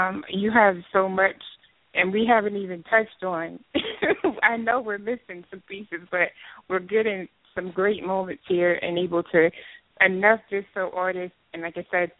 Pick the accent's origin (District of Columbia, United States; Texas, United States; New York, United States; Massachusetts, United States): Texas, United States; also born or lived in Lima, Ohio; I was actually born in Lima, Ohio, and raised in Texas.